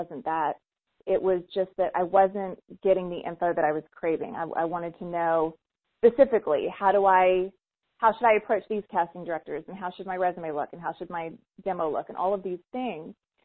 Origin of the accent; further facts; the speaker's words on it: Marietta, Georgia, United States; And I was born and raised in Marietta, which is right outside of Atlanta.